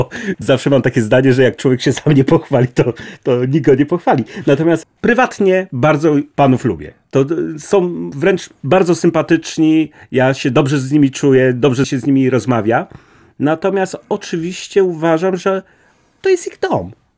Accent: Poznań, Greater Poland Voivodeship, Poland; Ja pochodzę z Wielkopolski, z Poznania.

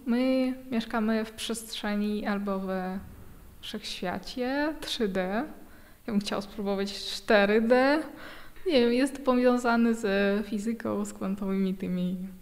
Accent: Kazakhstan; Polish is a second language; bo u nas w Kazachstanie aż tak dużo tego nie ma.

